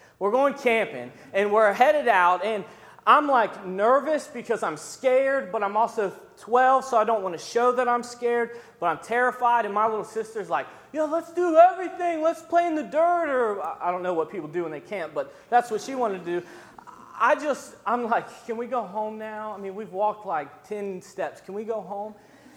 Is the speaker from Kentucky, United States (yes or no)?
yes; Kentucky, United States; I'm from Kentucky. Please don't hold that against me, but you travel down 75 for a while, and then you go off these back roads for a while